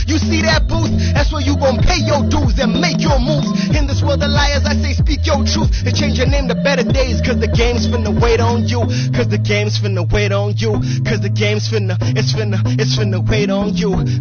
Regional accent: Oslo, Norway; I made this at 1 a.m. in my hometown. Oslo, so without any further ado.

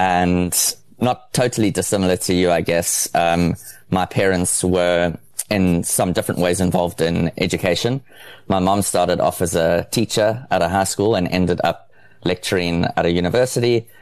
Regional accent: Durban, KwaZulu-Natal, South Africa; I grew up in Durban, KwaZulu-Natal, South Africa. My family lived very close to Durban's very big harbor

